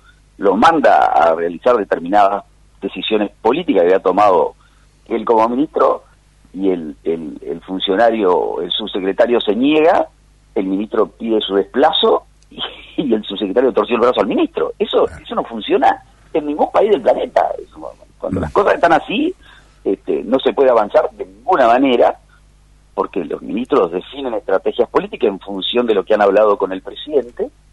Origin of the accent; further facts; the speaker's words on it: Argentina; creo como argentino